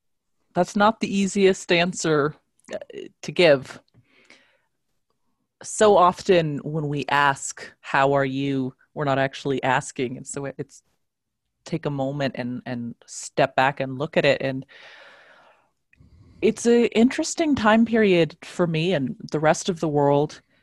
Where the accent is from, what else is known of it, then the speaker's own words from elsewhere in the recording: Southwest, United States; I am from the Southwest and lived through a lot of pretty scary fires.